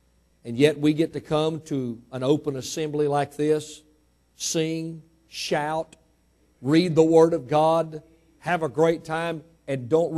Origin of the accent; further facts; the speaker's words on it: Mississippi, United States; born there; Now, I was born in Mississippi, so I might have some shame there, but not much. I got, amen, I got to Texas as quick as possible.